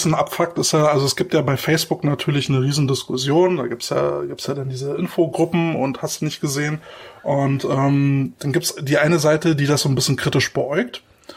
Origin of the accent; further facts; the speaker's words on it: Berlin, Germany; Bei uns in Berlin waren Raiders immer groß.